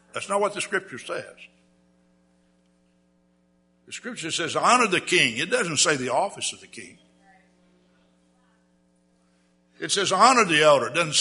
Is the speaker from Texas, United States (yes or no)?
yes; Texas, United States; Well, I grew up in Texas, never been to the Alamo, and of course one thing that when you have Texas history, you hear a lot about the Alamo.